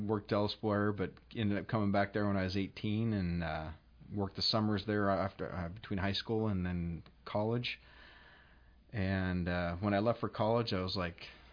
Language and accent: English; Anchorage, Alaska, United States; I'm from Anchorage originally, born and raised. Went to Rogers Park, and then Windler, and then East High.